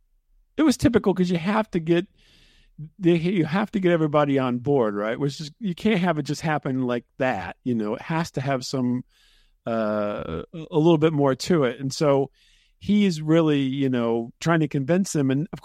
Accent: Midwest, United States; I grew up in the Midwest.

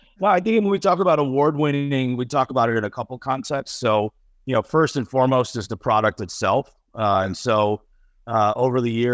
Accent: Buffalo, New York, United States; mostly grew up in Western New York outside of Buffalo. So, you know, bad week for us Bills fans, but I'm from the Buffalo area. That's kind of what I consider home originally.

